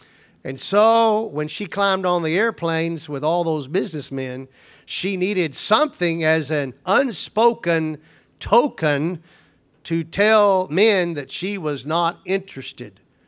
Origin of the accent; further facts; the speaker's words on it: Texas, United States; You remember I came from the Ellis County area, and there they planted crops.